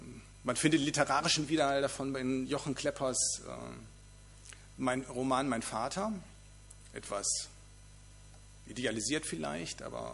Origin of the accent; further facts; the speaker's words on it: Bavaria, Germany; Im Fränkischen, wo ich herkomme, lässt sich das bis heute nachweisen